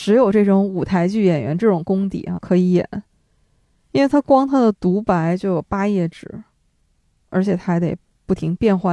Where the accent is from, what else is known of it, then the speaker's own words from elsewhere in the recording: northern China, China; 像我们是北方人嘛